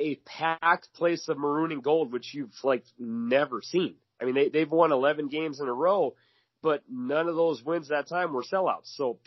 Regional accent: Minnesota, United States; And now, I'm not bitching because I'm from Minnesota. I know what cold it is.

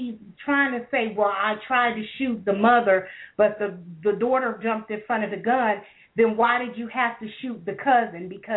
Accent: Ohio, United States; where I live here in my hometown in Ohio

